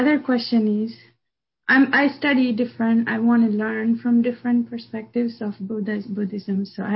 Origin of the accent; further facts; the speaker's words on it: India; being Indian, you leave all the attachments of clothing or jewelry, but then the deities are so decorated. I'm already born with all this jewelry